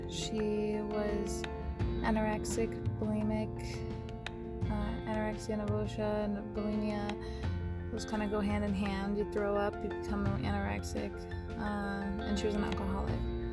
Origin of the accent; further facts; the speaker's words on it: Las Vegas, Nevada, United States; growing up in Vegas, I went to Helen Hur Elementary.